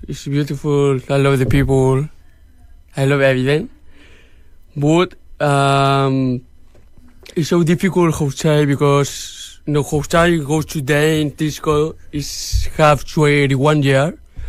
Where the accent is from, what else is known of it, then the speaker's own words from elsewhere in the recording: Chile; yo soy un chileno hablando con mexicanos